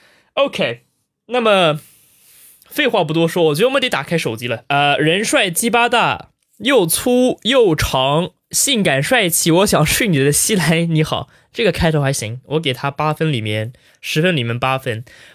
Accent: Brussels, Brussels-Capital Region, Belgium; born there; Chinese is a second language; 我是混血，不是新疆人，所以比利时是我出生的地方，布鲁塞尔是我出生的地方

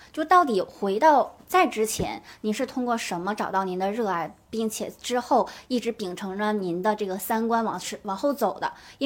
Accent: Northeast China, China; 我也是东北人。

